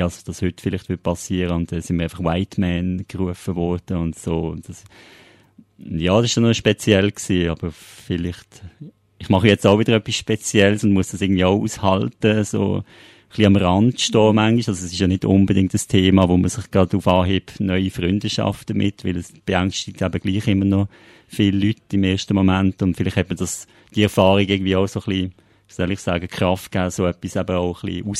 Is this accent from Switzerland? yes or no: yes; Solothurn, Switzerland; accent: mix of Aargau, Basel and Solothurn dialects; also born or lived in Aargau / Basel; now in Zürich, Switzerland; mein Dialekt ist sicher so ein bisschen eine Mischung zwischen zwischen Aargau, da bin ich auch mal gesehen, dann Baseldeutsch und die längste Zeit vielleicht in Solothurn. Mein Vater ist Berner, von dem her hat es so eine Mischung gegeben. Jetzt bin ich aber seit 98 hier in Zürich